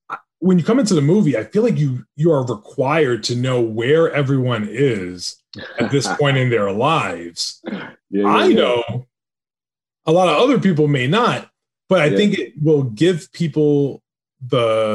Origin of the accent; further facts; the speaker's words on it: Bronx, New York, United States; born there; now in Jersey City, United States; I mean, I was born in the Bronx and I live in Jersey City.